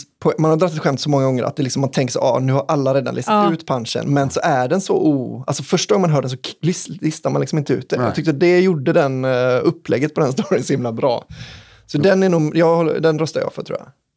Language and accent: Swedish; Örebro, Örebro County, Sweden; De är från Västerås och vi är från Örebro, vet du.